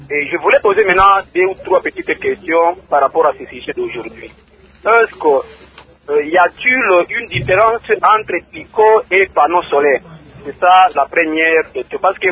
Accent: Maniema, DR Congo; Ici, chez nous, en Maniema

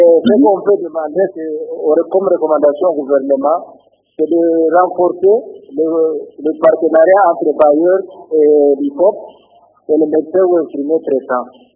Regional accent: Bukavu, South Kivu, DR Congo; ici chez nous à Bukavu

